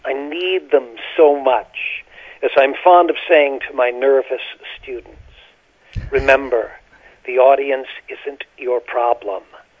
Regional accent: North Carolina, United States; also born or lived in Boston; Well, I came from North Carolina. I was born in Boston.

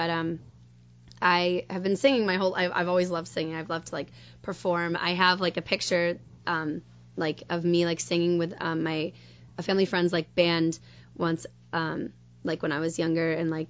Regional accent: Lancaster, Pennsylvania, United States; also born or lived in Maryland; So I'm from Lancaster, Pennsylvania. I was born in Maryland, actually. My parents met at the Naval Academy.

